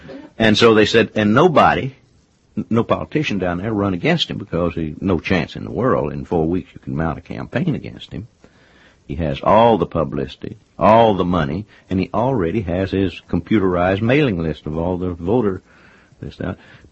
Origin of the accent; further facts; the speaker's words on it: Austin, Texas, United States; going down to where I was raised in Austin.